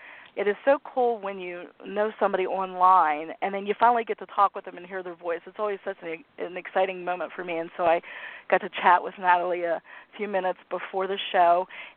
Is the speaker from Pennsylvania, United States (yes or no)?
yes; Pennsylvania, United States; my home state of Pennsylvania, woohoo, New Jersey, and New York.